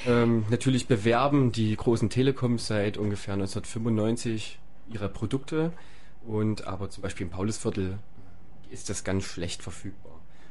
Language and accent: German; Halle, Saxony-Anhalt, Germany; ich komme aus Halle